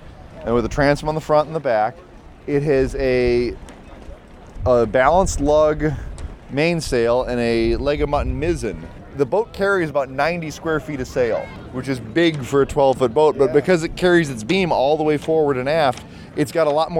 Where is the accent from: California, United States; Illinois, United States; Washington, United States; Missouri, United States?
Washington, United States; Seattle